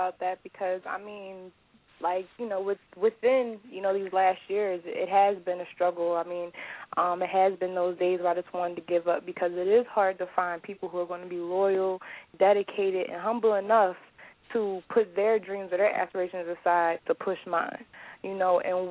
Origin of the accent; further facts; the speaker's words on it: Dover, Delaware, United States; also born or lived in Oklahoma City; Well, I am originally from Oklahoma City, Oklahoma. Shout out to Sooner State. But I was actually raised in Dover, Delaware, which is the first state.